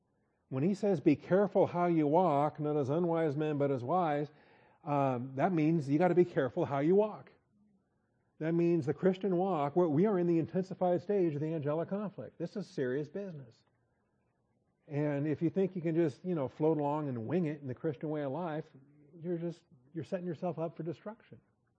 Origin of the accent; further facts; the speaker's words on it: Washington, United States; I grew up in Washington State. We told Polack jokes all the time.